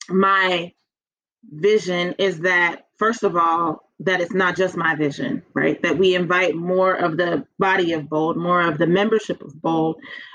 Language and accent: English; Cincinnati, Ohio, United States; But I am from Cincinnati. I'm from the middle of the city, both geographically and socioeconomically. I grew up in Goff Manor, and it doesn't get much more middle than that.